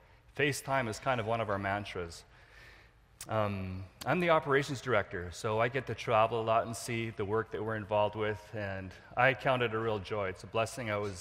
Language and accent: English; Douglas Lake, British Columbia, Canada; I grew up on the Douglas Lake Reserve in the 70s. My parents were up here as missionaries.